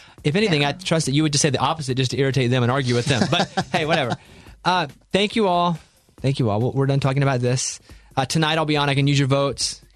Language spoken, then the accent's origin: English; Arkansas, United States; Because I'm from Arkansas, tiny town.